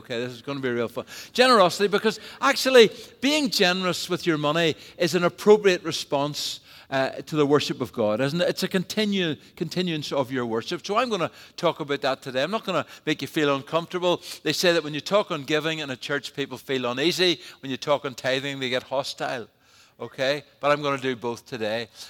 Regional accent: Ireland; You know, I'm an Irishman.

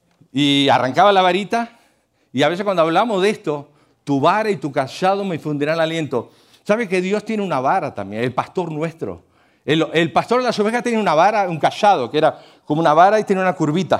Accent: Uruguay; Yo le preguntaba a un en Uruguay, en mi país, una vez tuve la experiencia de ir con un camionero de Rivera

